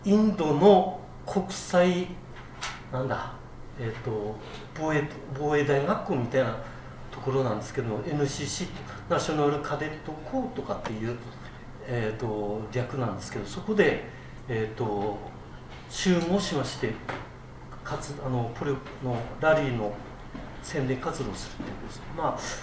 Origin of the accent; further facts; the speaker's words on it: Aomori, Japan; 11番の私までが青森出身と